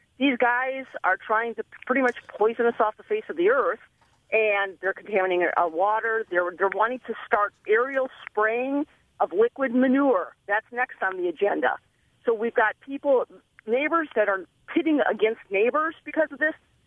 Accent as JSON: {"language": "English", "town": "Algoma", "region": "Wisconsin", "country": "United States", "said": "You know what? I'm from Algoma. We're up near the lake. It's a beautiful area"}